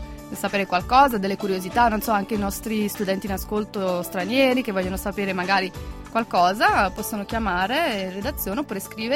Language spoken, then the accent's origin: Italian; Naples, Campania, Italy; Visto che io sono napoletana e forse si è anche sentito